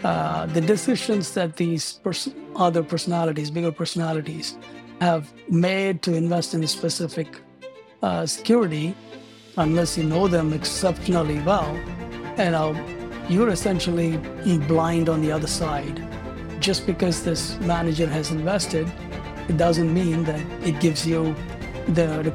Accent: India; moved away as an adult; I'm originally from India. I came here as a student pursuing graduate studies in accounting and forgot to buy a ticket back home. And I've stayed here ever since.

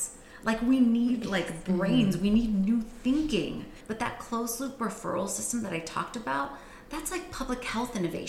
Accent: Fairfield, California, United States; also born or lived in Berkeley; So for me, I grew up in Solano County. I went to school K through 12th grade here in Fairfield. I moved out for school. I was living in Berkeley, Oakland area for many years.

